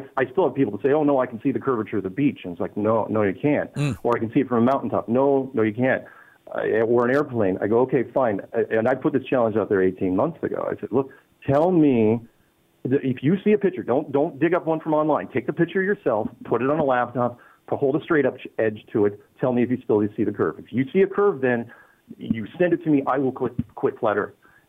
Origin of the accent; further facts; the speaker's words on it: Seattle, Washington, United States; also born or lived in Colorado; now in Victoria, Canada; Currently, right as we speak, I am in Victoria, Canada, but I grew up in the Seattle area and then spent 20 years in Colorado teaching people software.